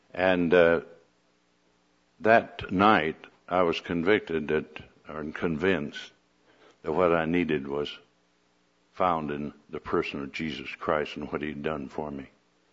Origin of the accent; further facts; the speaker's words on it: Whittier, California, United States; born there; And by the way, I was born in Whittier on June 30th, 1912.